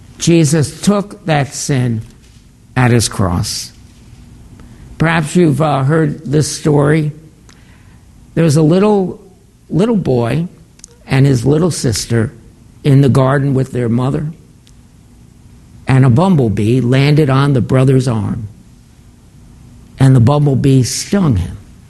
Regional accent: New York, United States; I used to, growing up in New York, take a bus.

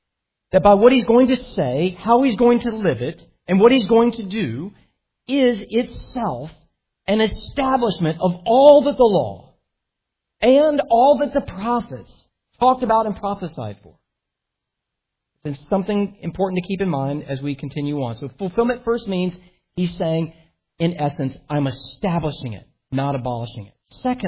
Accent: the South, United States; growing up in the South, we didn't have professional sports.

